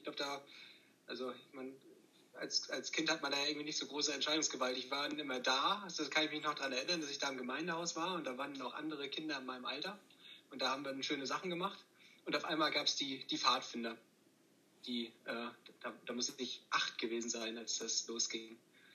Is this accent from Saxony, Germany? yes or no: no; Sterup, Schleswig-Holstein, Germany; now in Bayreuth, Germany; Also, ich komme auch aus Sterup ursprünglich. Ich bin ein Sterupper Gewächs, da nicht geboren, aber groß geworden. Mein Elternhaus ist immer noch da. Bin dann aber mittlerweile schon ein bisschen in Deutschland und der Welt herumgekommen und mittlerweile in Franken gelandet, in Bayreuth